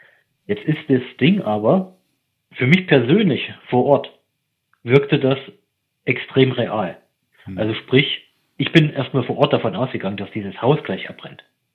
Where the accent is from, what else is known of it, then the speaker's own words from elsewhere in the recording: East Germany, Germany; Also ich komme ursprünglich aus dem Osten.